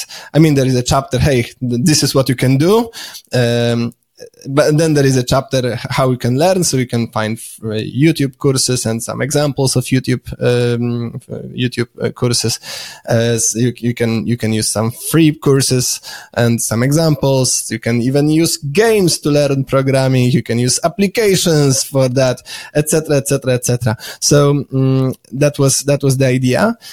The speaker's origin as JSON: {"language": "English", "country": "Poland", "second_language": "English", "said": "Also, I might add that, I'm from Poland, so those books were published in Polish."}